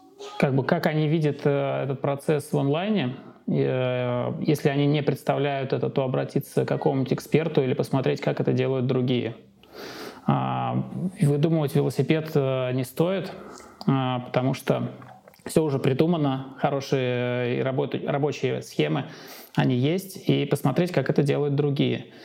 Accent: Saint Petersburg, Russia; Я родом из Санкт-Петербурга, мне 38 лет.

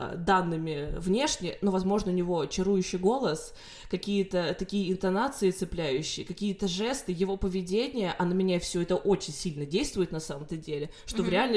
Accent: Russia; now in Lyon, France; в моем случае это понятно, что я из России

